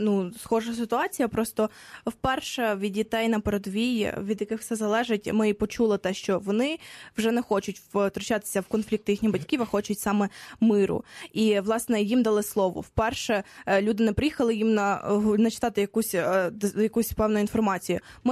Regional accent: Krasnohorivka, Donetsk Oblast, Ukraine; ніколи не виїжджати з мого рідного міста і все.

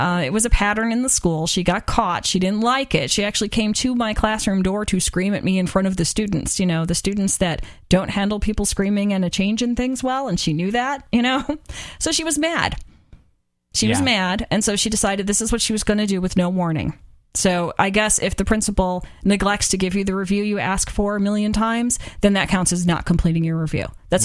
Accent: Chicago, Illinois, United States; And I'm from Chicago with the teachers unions, right?

